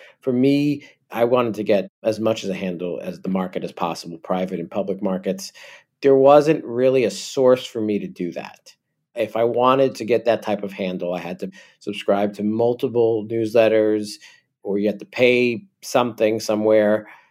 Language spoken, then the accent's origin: English; New Jersey, United States; I'm originally from New Jersey, but...